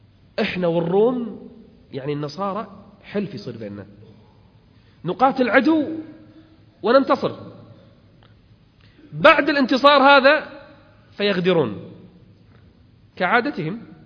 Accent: Kuwait; احنا عندنا بالكويت

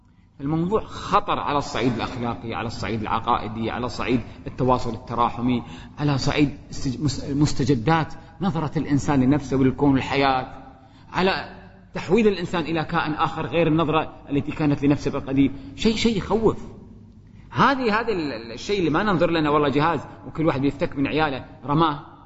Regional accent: Kuwait; الديوانية عندنا في الكويت

